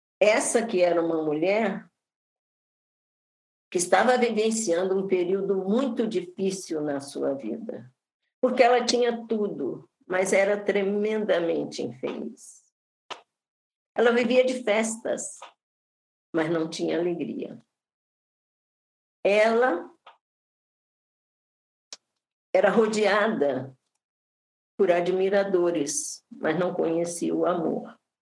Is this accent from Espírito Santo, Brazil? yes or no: yes; Castelo, Espírito Santo, Brazil; born there; Eu sou castelense porque nasci em Castelo.